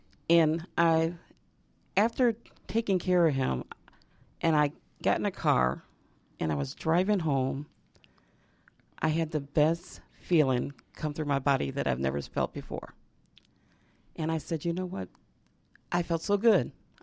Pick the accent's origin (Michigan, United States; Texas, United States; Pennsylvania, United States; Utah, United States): Michigan, United States; Detroit; I'm from Detroit, Michigan, and born and raised